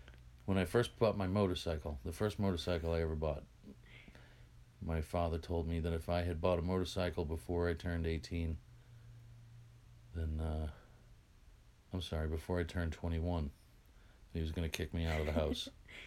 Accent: Windham, New Hampshire, United States; also born or lived in Methuen, Massachusetts; I was born in Methuen, Massachusetts. Grew up in Windham, New Hampshire on Canobie Lake. It was about a 2 mile long dead end road, the road that I lived on. So it was very quiet.

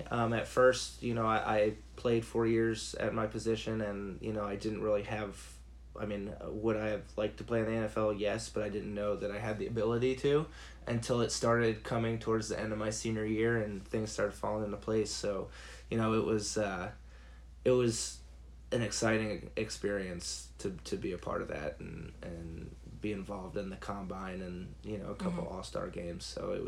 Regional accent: Roanoke, Virginia, United States; also born or lived in New Milford, Connecticut / Vermont; I was born in New Milford, Connecticut, and then we moved to Vermont for a year, and then down to Roanoke, Virginia, where my family's been ever since.

